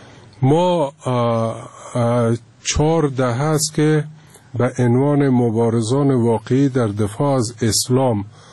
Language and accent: Persian; Kabul, Afghanistan; born there; من افتخار میکنم که افغان هستم از افغانستان هستم